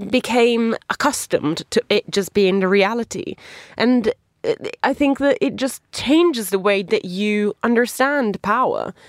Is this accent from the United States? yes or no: no; Italy; English is a second language; now in United Kingdom; I grew up in Berlusconi's Italy.